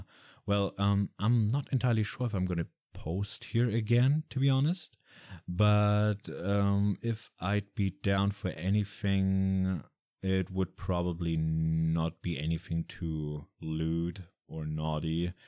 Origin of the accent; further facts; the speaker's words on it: Germany; English is a second language; As you can probably, hopefully not, but probably tell by my accent, I am German.